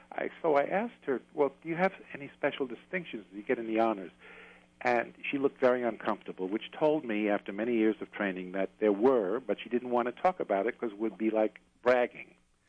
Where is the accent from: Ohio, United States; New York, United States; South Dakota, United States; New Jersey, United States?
New York, United States; New York City; You know, I'm from New York City. And if you weren't seeing a therapist in New York City, they thought you were crazy, right? It was a completely different thing that we're brought up with.